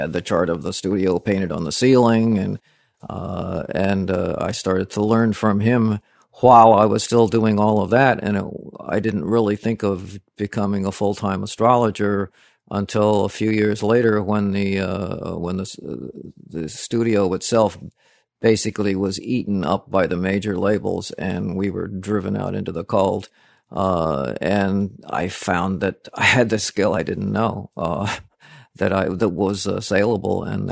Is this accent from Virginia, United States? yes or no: yes; Fairfax, Virginia, United States; also born or lived in Washington, D.C. / California; Well, I grew up originally about 2 years of time as in Fairfax, Virginia. My dad was in the Army, and he took some time to get out of that.